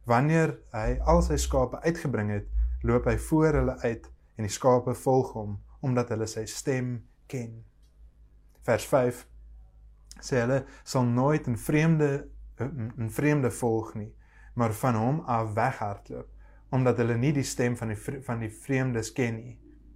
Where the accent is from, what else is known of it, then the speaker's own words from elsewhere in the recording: Paarl, Western Cape, South Africa; now in Stellenbosch, South Africa; Ek is in die Parel gebore. My ouers bly nog steeds daar, so ek kom van die Parel af.